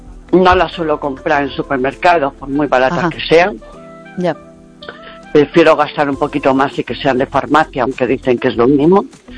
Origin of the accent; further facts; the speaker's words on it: Lugo, Galicia, Spain; Soy de Lugo.